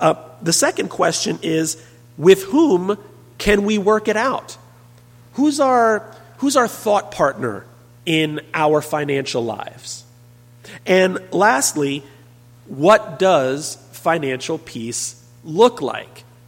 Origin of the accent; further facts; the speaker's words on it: New York City, New York, United States; now in Providence, United States; I am new to the Providence community. I'm from New York City. My wife, Noni, and I are here in Providence just a little over a year.